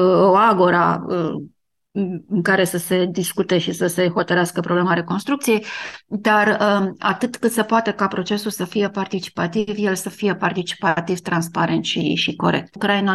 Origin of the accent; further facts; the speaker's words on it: Romania; sau poate mai ales al meu, că sunt româncă